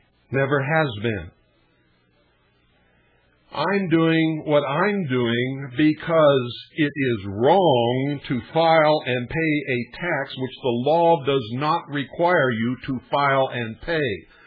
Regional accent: United States; I would be the first one in line every year to make sure that I paid because I am an American patriot. I am a law-abiding citizen. I served my country in the United States Air Force and the United States Navy.

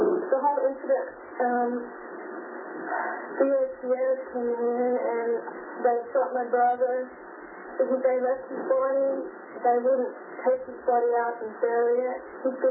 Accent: Australia; I'm from Australia.

